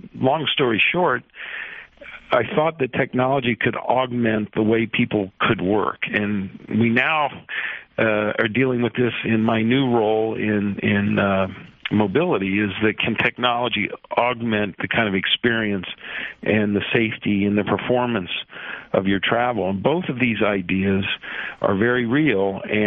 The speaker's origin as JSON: {"language": "English", "region": "Ohio", "country": "United States", "said": "We came from Ohio. We were married my senior year. We grew up together."}